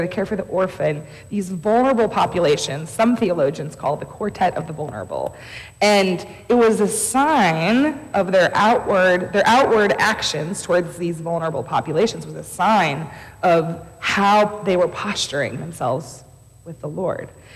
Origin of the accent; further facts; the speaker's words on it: Stow, Ohio, United States; I grew up in Stowe, Ohio. I lived a middle-class life.